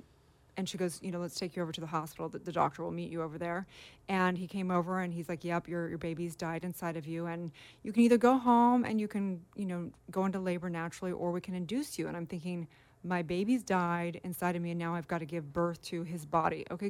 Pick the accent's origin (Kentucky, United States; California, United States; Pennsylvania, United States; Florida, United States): California, United States; Santa Barbara; growing up in Santa Barbara, it was like the programming was so deep.